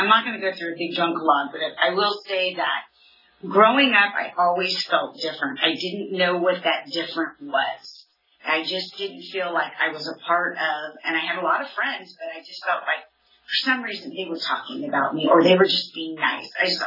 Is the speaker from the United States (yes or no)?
yes; Fresno, California, United States; But I was born and raised in Fresno, and I have two older brothers that were partying